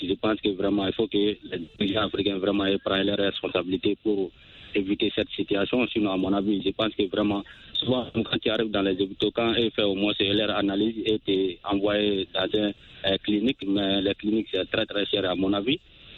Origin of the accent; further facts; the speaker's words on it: Soninkéni, Koulikoro, Mali; Oui, effectivement, dans mon village natal.